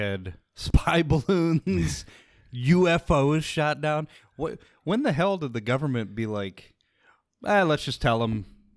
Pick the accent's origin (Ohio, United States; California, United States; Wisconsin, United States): Ohio, United States; You attacking me because I'm from Ohio?